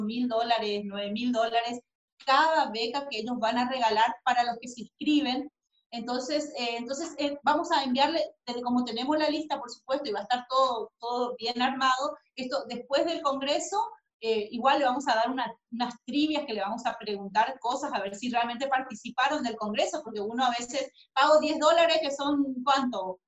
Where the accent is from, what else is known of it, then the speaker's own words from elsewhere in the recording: Corrientes, Argentina; also born or lived in Buenos Aires; now in Paraguay; Yo soy binacional, nací en Argentina, nací en Buenos Aires, pero me crié en Corrientes, o sea que el país aparte. Pero hace 30 años que estoy acá en Paraguay, y entonces me considero binacional